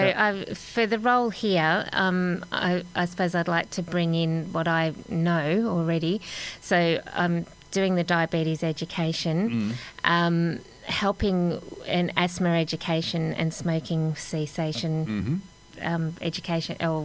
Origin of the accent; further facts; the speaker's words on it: Kennedy's Creek, Victoria, Australia; No, I'm not from Timboon. I'm actually from Kennedy's Creek, so down the back of Lavers Hill. Near Chapel.